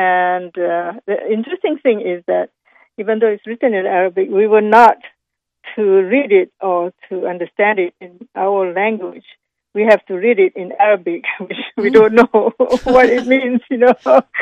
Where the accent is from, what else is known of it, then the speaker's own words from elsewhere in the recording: Malaysia; I grew up in Malaysia. And it's a country in Southeast Asia. It's a Muslim country